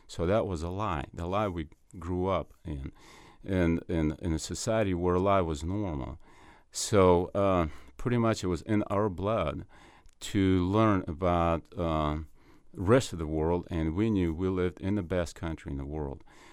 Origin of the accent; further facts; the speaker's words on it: Moscow, Russia; English is a second language; now in Springfield, United States; When I was a kid, my parents moved to Moscow, and that's where I grew